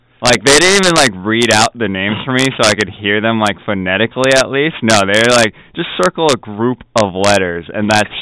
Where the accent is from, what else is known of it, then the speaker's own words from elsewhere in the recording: United States; also born or lived in Korea; I moved to the United States when I was four.